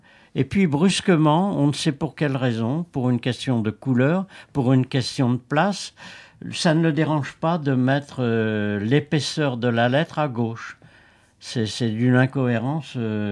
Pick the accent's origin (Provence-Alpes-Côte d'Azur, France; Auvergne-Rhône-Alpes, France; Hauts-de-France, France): Hauts-de-France, France; j'ai passé mon enfance dans le Nord, et en particulier la guerre